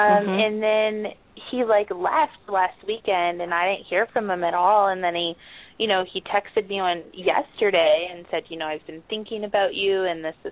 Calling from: California, United States; California.

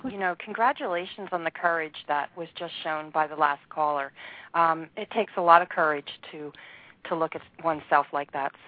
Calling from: Easton, Pennsylvania, United States; I'm in Easton, Pennsylvania.

